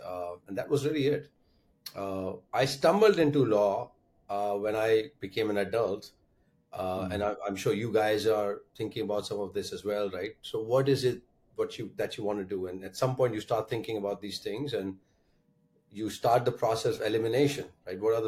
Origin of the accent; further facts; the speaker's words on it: Delhi, India; I grew up in Delhi in India.